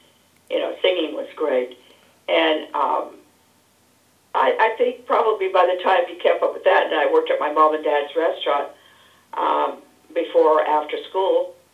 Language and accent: English; Rolla, Missouri, United States; I was raised with doctors in Rolla, Missouri. I lived with doctors for about 6-7 years.